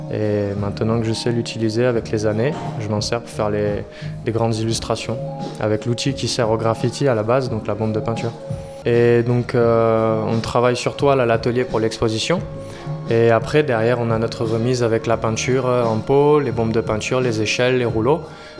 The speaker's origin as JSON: {"language": "French", "town": "Castelnau-le-Lez", "region": "Occitanie", "country": "France", "tie": "born or raised there", "said": "Quand j'habitais à Castelnau, là où j'ai grandi, à côté de Montpellier"}